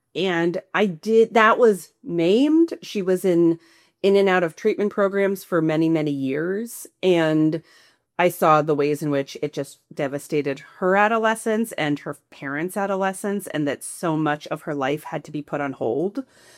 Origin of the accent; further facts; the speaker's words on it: New York, United States; So I was raised in New York in Long Island.